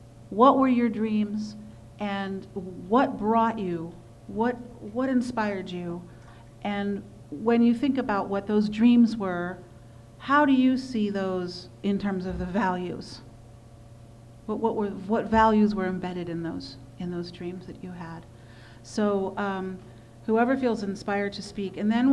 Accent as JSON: {"language": "English", "region": "California", "country": "United States", "tie": "born or raised there", "also_born_or_lived": "Berkeley", "said": "I grew up inland on Greenfield Ranch. I was brought there by my parents in the big wave when I was 7 and 74."}